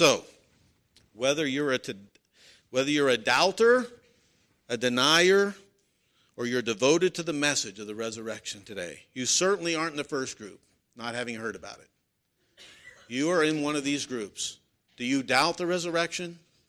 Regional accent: Pennsylvania, United States; The man who founded my home state of Pennsylvania said this

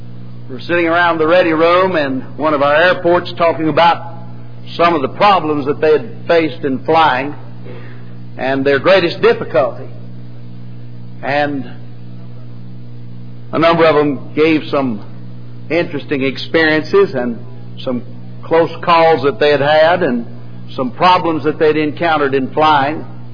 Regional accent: Texas, United States; I'm from Texas, and that's two strikes against you when you get up this country

